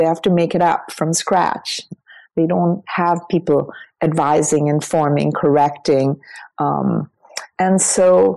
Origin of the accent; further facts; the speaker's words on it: India; I was raised in India, mom's Dutch, father's Indian.